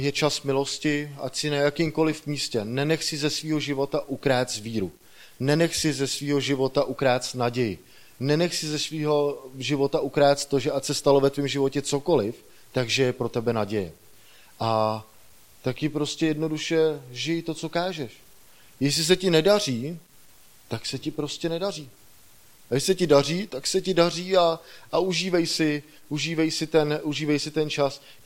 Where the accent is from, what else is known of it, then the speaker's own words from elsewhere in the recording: Šluknov, Ústí nad Labem Region, Czechia; já jsem ze Šluknova, to je asi 250 kilometrů